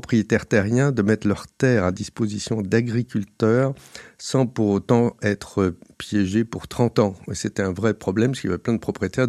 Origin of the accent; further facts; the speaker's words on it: Brussels, Brussels-Capital Region, Belgium; Enfin, moi, je ne suis pas belge, mais ce n'est pas grave, mais je suis bruxellois, j'ai toujours vécu à Bruxelles.